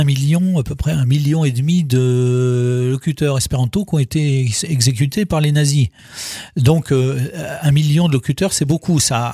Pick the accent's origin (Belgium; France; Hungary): Hungary; Alors beaucoup dans les pays de l'Est, là chez nous, en Hongrie